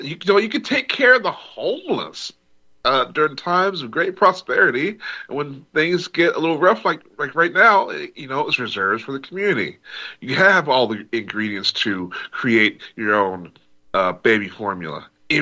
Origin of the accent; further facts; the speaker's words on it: United States; You know, I'm an American. I don't want to hate against, you know, my people